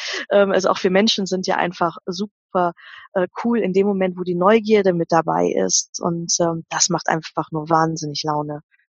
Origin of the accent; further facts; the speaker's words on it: North Rhine-Westphalia, Germany; born there; Ich bin ja Gott sei Dank Rheinländer. Also ich stamme gebürtig aus dem Rheinland, genau zwischen Düsseldorf und Köln. In meiner Heimatstadt trinkt man Alt und Kölsch.